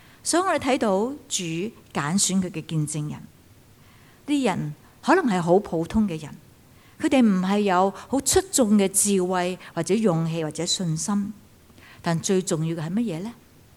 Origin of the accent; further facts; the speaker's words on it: Hong Kong; 如果这两个门徒是我们香港人，就一定会怎样？